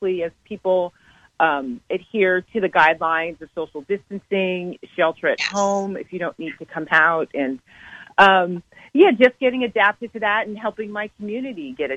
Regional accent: San Rafael, California, United States; And so we moved to San Rafael in Marin County. So I grew up in Marin and in San Rafael.

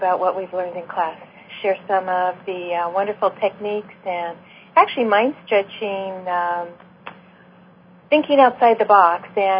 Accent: Lake Tahoe, Nevada, United States; I am from Lake Tahoe on the Nevada side, and I'm absolutely thrilled to be here.

